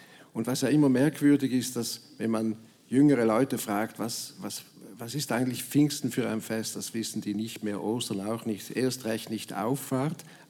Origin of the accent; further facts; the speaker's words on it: St. Gallen, Switzerland; accent: St. Gallen dialect; now in Bern, Switzerland; Ich bin am Bodensee aufgewachsen, wohne aber in Bern, schreibe aber eben auch nebst hochdeutschen Gedichten Gedichte im St. Galler Dialekt.